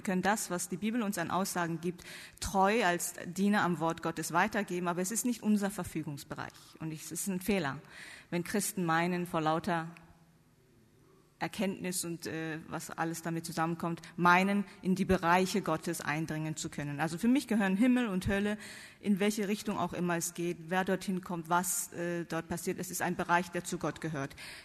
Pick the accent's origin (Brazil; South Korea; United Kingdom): South Korea; also born or lived in North Rhine-Westphalia, Germany; Ich komme gebürtig aus Südkorea, bin aber in meiner Grundschulzeit in Deutschland, in Nordrhein-Westfalen aufgewachsen, wegen dem Studium von meinem Vater, der auch Theologie studiert hat in Münster. Also von 6 bis 12 war ich in Deutschland, dann bin ich zurück wieder nach Korea